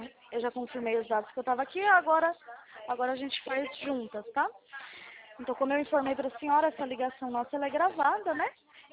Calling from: Florianópolis, Santa Catarina, Brazil; Não, eu falo aqui de Florianópolis.

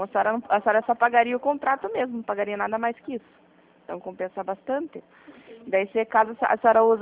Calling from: Guarapuava, Paraná, Brazil; Eu estou falando de Guarapuava, Paraná.

